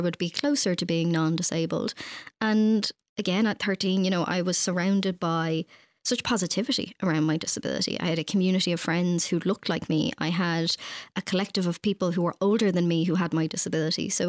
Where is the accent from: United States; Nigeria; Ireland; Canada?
Ireland; Finglas, Leinster; also born or lived in Navan; We grew up in Finglas and then moved out to Navan in County Meath, where it was not where you lived, but how you lived